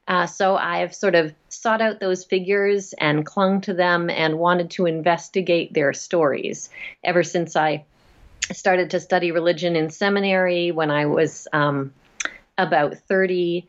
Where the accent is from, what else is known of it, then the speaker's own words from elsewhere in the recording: Nova Scotia, Canada; I grew up in Nova Scotia in Canada. And I come from a family full of Anglican priests. I'm the fifth generation of Anglican priest in my family. And so I grew up in the church